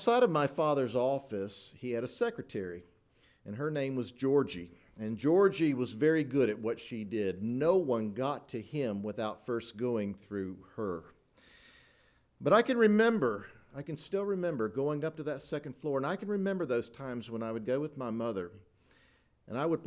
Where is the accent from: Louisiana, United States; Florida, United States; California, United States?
Florida, United States; Lakeland; I grew up in Lakeland, Florida, where my father worked for the city of Lakeland.